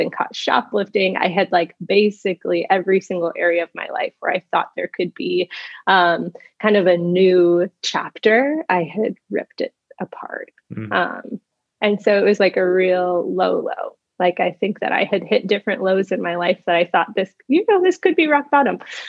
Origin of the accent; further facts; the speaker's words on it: California, United States; I'm originally from California, and if you have any context or stereotypes for, like, what that is, that's just about right.